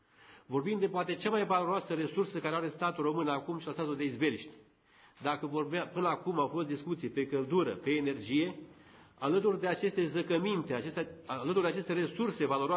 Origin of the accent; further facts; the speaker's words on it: Buzău County, Romania; altul foarte jignitor pentru noi ca români și chiar ca buzoieni.